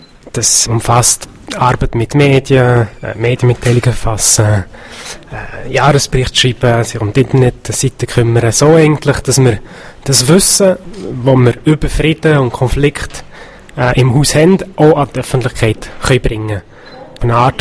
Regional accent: Romandie, Switzerland; Ich bin heute in Romandie aufgewachsen

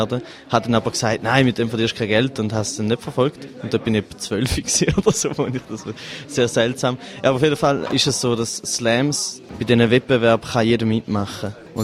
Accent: St. Gallen, Switzerland; now in Fribourg, Switzerland; Ich komme ursprünglich aus St. Gallen und wohne in Fribourg.

